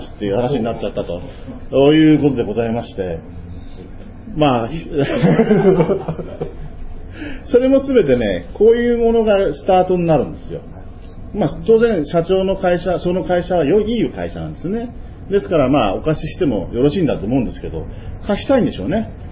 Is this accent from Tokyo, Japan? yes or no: yes; Tokyo, Japan; 江戸っ子でベラン名帳になりました。